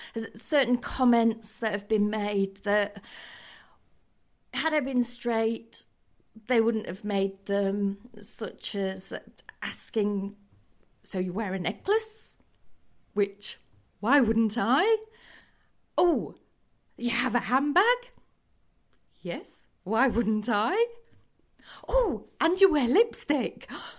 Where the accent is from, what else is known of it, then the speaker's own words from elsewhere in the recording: Lincoln, East Midlands, United Kingdom; also born or lived in Australia; I've been born and bred in Lincoln, although shortly after I was born, we emigrated to Australia for almost 3 years and then came back here to sunny old England. I've gone to school here, grown up here, and never really moved away apart from that.